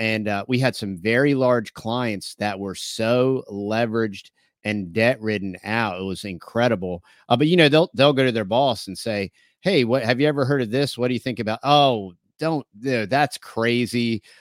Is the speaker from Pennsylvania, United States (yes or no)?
yes; Philadelphia, Pennsylvania, United States; moved away; Yep. Yeah, that's where I grew up there in the Northeast. And we left 10 years ago, so I got out as soon as I could.